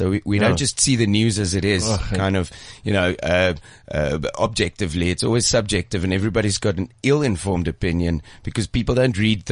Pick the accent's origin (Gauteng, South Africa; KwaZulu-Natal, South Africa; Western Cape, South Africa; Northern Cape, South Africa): Gauteng, South Africa; I'm actually originally from the West Rand.